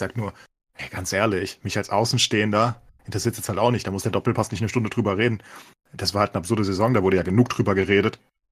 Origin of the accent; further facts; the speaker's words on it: Frankfurt, Hesse, Germany; Ich als Frankfurter weiß es am besten.